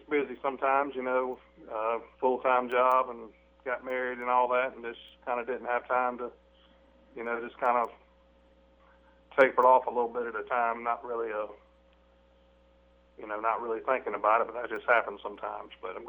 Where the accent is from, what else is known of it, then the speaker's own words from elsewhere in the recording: Columbia, South Carolina, United States; I grew up in Columbia, and then moved just north of Columbia into Blythewood.